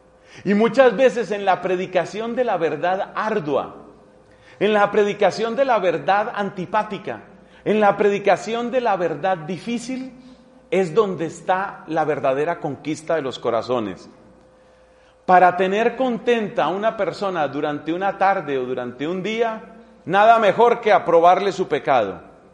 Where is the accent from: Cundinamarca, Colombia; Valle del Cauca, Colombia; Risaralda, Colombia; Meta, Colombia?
Meta, Colombia; Villavicencio; moved away; also born or lived in Ireland; este país donde la providencia me llevó por unos años, Irlanda. Cuando yo salí de Villavicencio me mandó mi comunidad para que hiciera unos estudios allá.